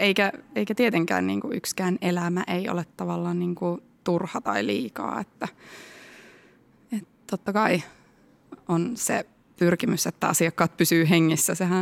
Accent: Savo, Finland; kun mä oon Savosta.

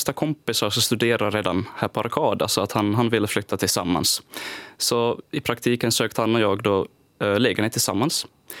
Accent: Maxmo, Ostrobothnia, Finland; also born or lived in Helsinki; Jag är från Vörå, eller Maxmo rättare sagt, ska vi kanske on the record säga här.

